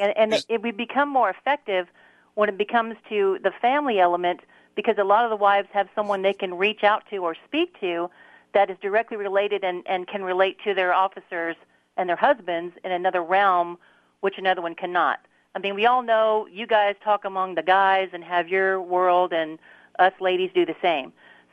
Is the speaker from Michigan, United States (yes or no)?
no; Texas, United States; I'm from Texas.